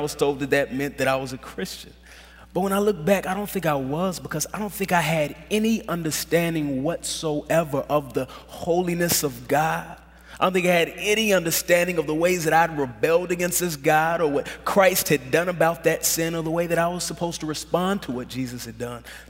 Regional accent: Dallas, Texas, United States; I grew up in Dallas, Texas, which is the greatest city in the world, with the greatest football team in the world.

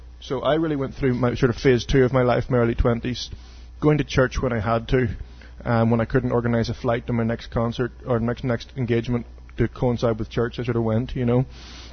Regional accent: Ireland; moved away as an adult; also born or lived in England; I, like a mug, was put forward, being Irish, thinking I could convert an English university in the first term

